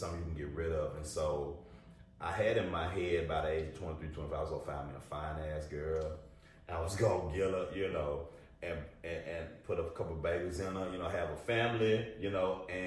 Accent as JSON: {"language": "English", "region": "Bible Belt", "country": "United States", "tie": "born or raised there", "said": "So we grew up in the Bible Belt."}